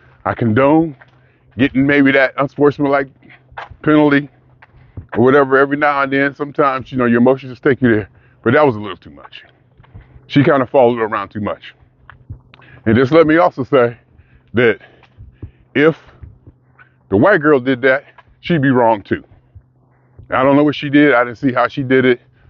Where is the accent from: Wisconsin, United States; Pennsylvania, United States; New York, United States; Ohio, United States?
Ohio, United States; But, I mean, I came from Ohio. It was only black and white. That's all the people's out there.